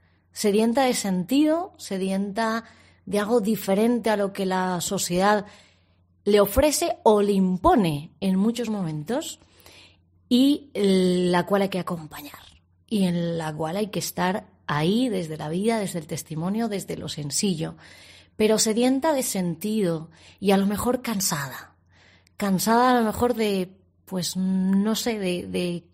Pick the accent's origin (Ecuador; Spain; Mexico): Spain; Alzira, Valencian Community; moved away as an adult; now in Chile; soy de Valencia, de una ciudad que se llama Alsira, en Valencia. Tengo 33 años y a los 21 me fui de mi tierra por una beca que me dieron en la universidad, que estudié en la Universidad de Valencia, y llegué a Chile en el año 2010